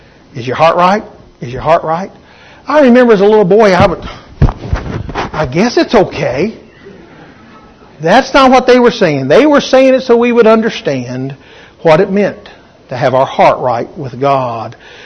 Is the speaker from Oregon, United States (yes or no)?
no; Wisconsin, United States; I grew up over here in Barron County back in the 50s, a young fella.